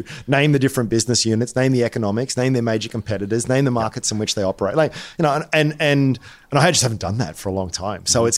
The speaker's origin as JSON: {"language": "English", "country": "Australia", "said": "as an Australian tech investor on the ASX"}